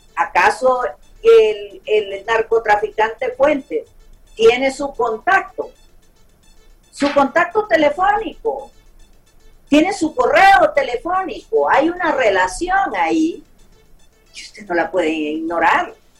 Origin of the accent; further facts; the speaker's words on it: Honduras; como liberal y como hondureña ya tengo